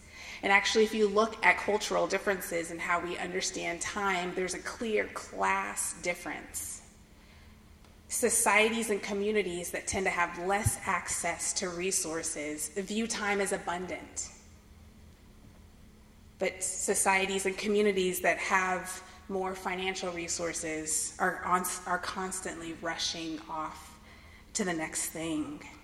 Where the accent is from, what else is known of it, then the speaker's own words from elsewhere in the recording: California, United States; also born or lived in New Hampshire; but I grew up in California, like it says in my bio, but I actually went to boarding school in New Hampshire